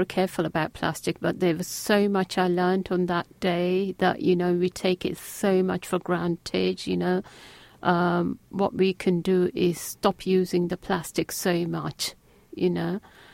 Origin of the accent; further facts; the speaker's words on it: Pakistan; Yes, I'm from Pakistan, but maybe when I go for my next summer holiday out there